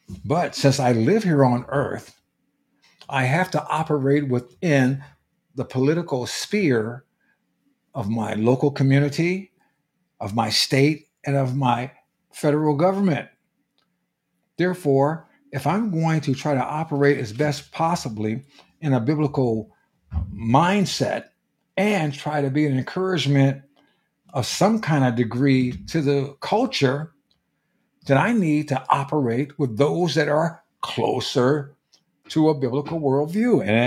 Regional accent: California, United States; The Democrats in my home state, my former home state of California

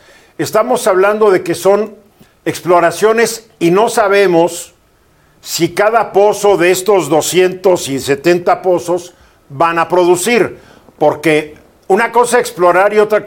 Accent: Mexico; es decir, los mexicanos somos dueños

